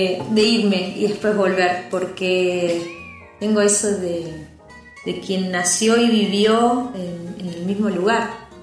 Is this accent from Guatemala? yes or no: no; Neuquén, Argentina; Así que yo soy acá, de Neuquén, y nunca me fui. Y es raro ver cómo va cambiando la ciudad.